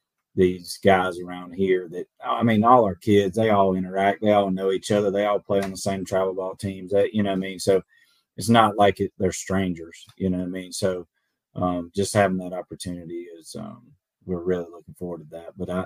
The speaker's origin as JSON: {"language": "English", "town": "Columbus", "region": "Georgia", "country": "United States", "tie": "born or raised there", "said": "I'm from Columbus. I grew up in Columbus."}